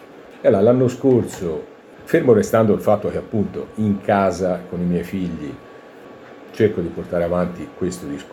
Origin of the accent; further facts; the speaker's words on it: Pistoia, Tuscany, Italy; io sono di Pistoia, quindi relativamente vicino